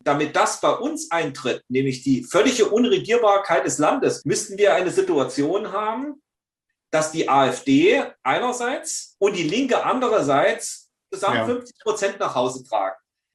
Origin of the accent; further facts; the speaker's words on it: Thuringia, Germany; dass ich von Hause aus Thüringer bin. Ich bin ja in Thüringen geboren und aufgewachsen, in der, sagen wir, tiefkatholischen Rhön.